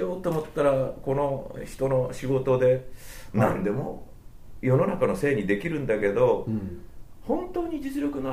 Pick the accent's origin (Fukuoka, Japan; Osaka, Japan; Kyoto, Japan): Osaka, Japan; Sakai; 包丁はね難しいんだよ。うちは堺ですから。